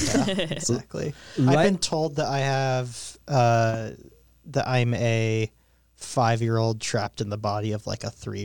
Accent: Washington, District of Columbia, United States; As a liberal atheist born and raised in Washington, D.C.

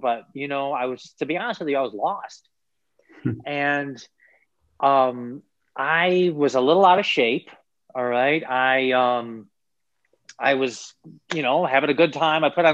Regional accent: Niagara Falls, New York, United States; So my story kind of started, I'm from Niagara Falls, New York, and love it there.

